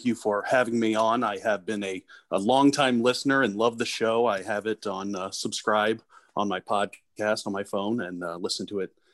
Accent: St. Louis County, Missouri, United States; Yeah, I grew up in St. Louis County, went to Ladue, Horton Watkins, graduated from there, went to St. Louis Community College Merrimack, and then went to the University of Missouri St. Louis, and moved out to St. Charles in 2007

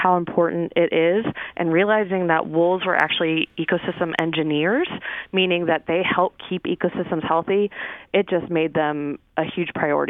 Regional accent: St. Louis, Missouri, United States; I'm a local Missourian. I grew up in St. Louis and spent years hunting, fishing, messing around in the Ozarks and camping and all that stuff.

